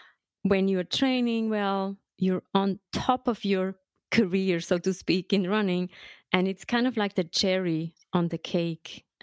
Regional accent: Switzerland; now in New York, United States; So I grew up in Switzerland, 20 minutes away from the mountains, the skiing mountains.

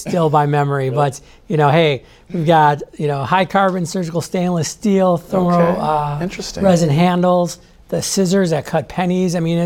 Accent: Milwaukee, Wisconsin, United States; I grew up in Milwaukee, so that's a pretty big flex there.

